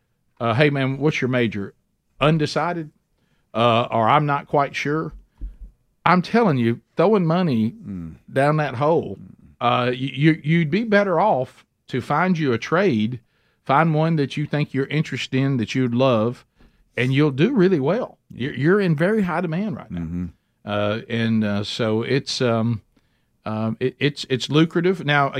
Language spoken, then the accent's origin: English; Southern United States, United States; anybody I ever knew growing up in the Bible Belt and in cultural Christianity.